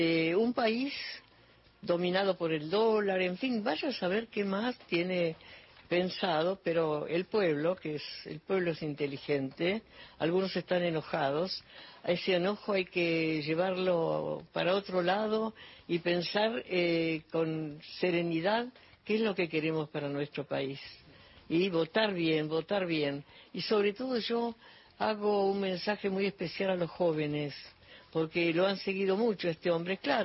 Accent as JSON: {"language": "Spanish", "country": "Argentina", "said": "soy una persona argentina"}